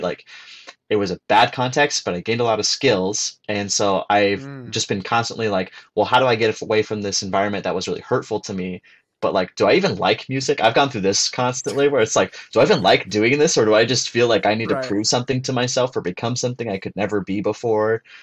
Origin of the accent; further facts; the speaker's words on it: Phoenix, Arizona, United States; also born or lived in Denver; now in Kansas City, United States; So I grew up in like the Phoenix area and then Denver before that. So more like West Coast kid and then this way.